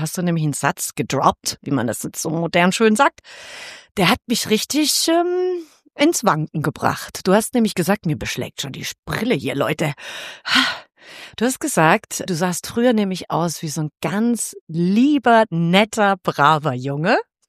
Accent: Munich, Bavaria, Germany; now in Berlin, Germany; als Münchnerin ein riesengroßer Unterschied. Von München und Berlin.

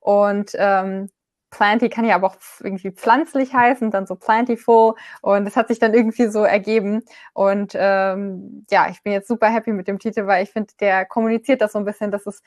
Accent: Saarland, Germany; Also ich komme jetzt zum Beispiel aus dem Saarland ursprünglich und da ist es noch nicht so verbreitet.

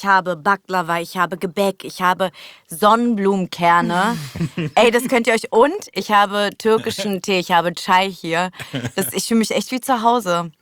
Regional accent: Berlin, Germany; wurde ich in Steglitz, im jetzigen Benjamin Franklin. Damals war es Klinikum Steglitz. Aber aufgewachsen die ersten Jahre in Neukölln.

